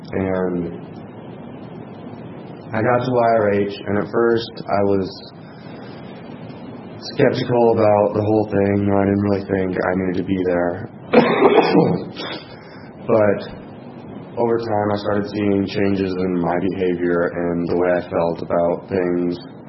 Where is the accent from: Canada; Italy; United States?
United States; Norwalk; I'm from Norwalk. I'm 17.